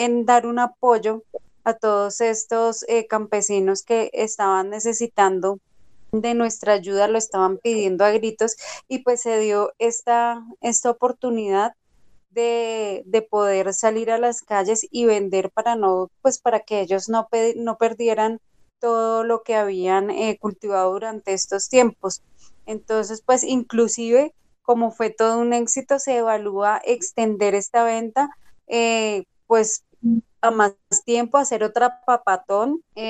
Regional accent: Colombia; como colombianos

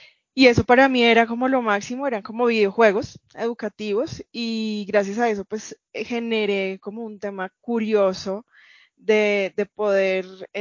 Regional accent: Bogotá, Colombia; se puede decir que soy bien bogotana.

